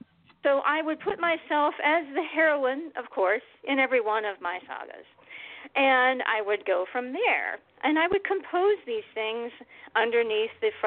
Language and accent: English; Ohio, United States; My family lived just to the east of Columbus. I was born in Columbus, Ohio, and then we migrated out to a little farm out there.